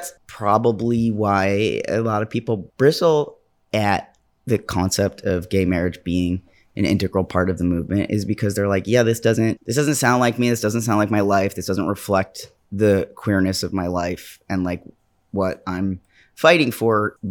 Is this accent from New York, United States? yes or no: yes; New York, United States; Can't say anything. I'm a New Yorker. I can't say anything.